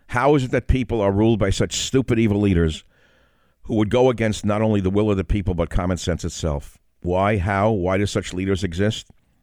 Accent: New York City, New York, United States; Now look, I grew up in a melting pot. I grew up in New York City. I'm an immigrant son. We were a minority family, so naturally I grew up around minorities.

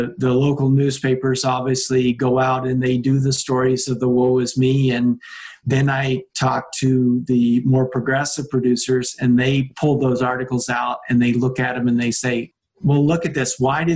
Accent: Wisconsin, United States; I'm being from Wisconsin, obviously seeing things firsthand is kind of eye-opening.

